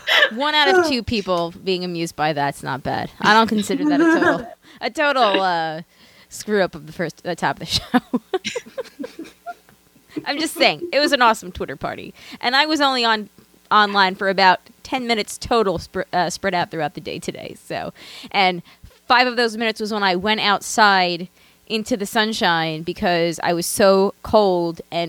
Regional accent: New York, United States; We're both from Long Island and we both saw

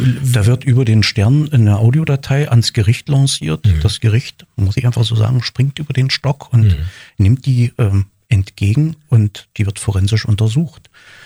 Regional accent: Wolfen, Saxony-Anhalt, Germany; born there; In Sachsen-Anhalt, ja.

